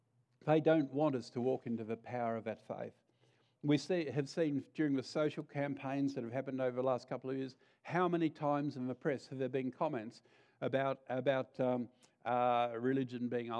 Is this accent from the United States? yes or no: no; Tasmania, Australia; In Tasmania, we've got a real battle at the moment. I'm from Tassie, by the way, in case anyone didn't know.